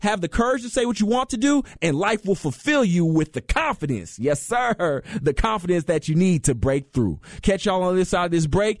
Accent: Tyler, Texas, United States; Also, I'm from Tyler. Let's go, man. Shout out to East Texas.

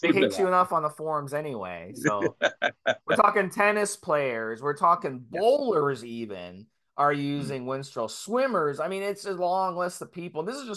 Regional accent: United States; which, you know, as an American, I have no fucking clue even what rugby is.

